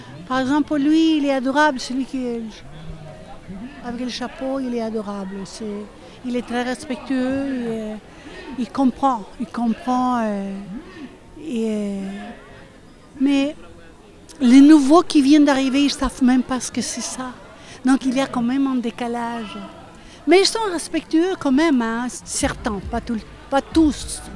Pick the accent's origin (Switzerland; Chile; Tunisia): Chile; Santiago, Santiago Metropolitan Region; moved away as an adult; now in Nantes, France; j'habite à Nantes, je viens de Santiago du Chili, je suis retraitée. Je suis arrivée en 76. J'ai quitté le Chili en 74.